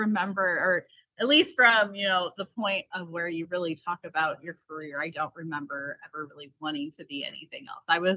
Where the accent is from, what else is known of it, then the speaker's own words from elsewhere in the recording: Hampshire, Illinois, United States; I grew up in Hampshire.